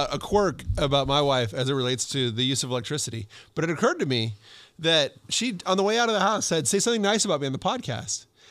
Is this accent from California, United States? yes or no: yes; California, United States; But I was raised in SoCal where I just knew that swing was going to ruin my family financially.